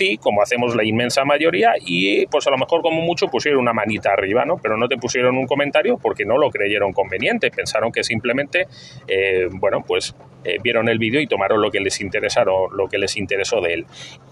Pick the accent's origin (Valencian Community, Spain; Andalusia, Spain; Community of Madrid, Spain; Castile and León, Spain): Community of Madrid, Spain; Madrid; born there; yo soy nacido en Madrid, en España, y la verdad es que mi contacto con el mar pues era en mis primeros años pues mínimo